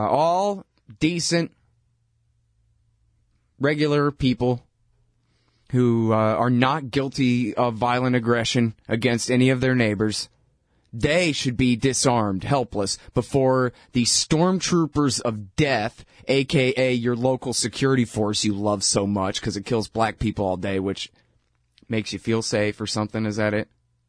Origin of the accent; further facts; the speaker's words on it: Austin, Texas, United States; I'm from Austin, Texas, where patchouli stinking, tie-dye wearing, flip-flops and sandals and a joint hanging out of their mouth, hippies with hairs down to their ass, are armed with rifles